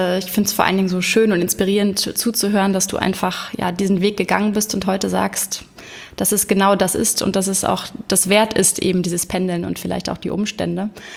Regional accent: Hamburg, Germany; heute aus Hamburg, meiner Heimatstadt.

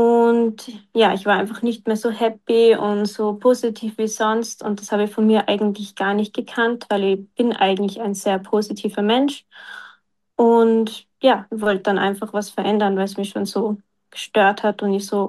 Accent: Austria; ich bin 22 Jahre alt und ich komme aus Österreich und bemühe mich sehr, dass ich klar und deutlich heute rede, aber mein Dialekt wird wahrscheinlich trotzdem ein bisschen durchrutschen.

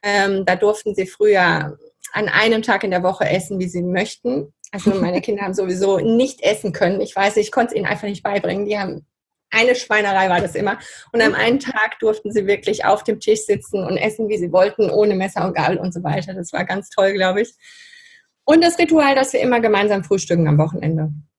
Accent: Barcelona, Catalonia, Spain; Die sind 68 nach Spanien und da bin ich aufgewachsen.

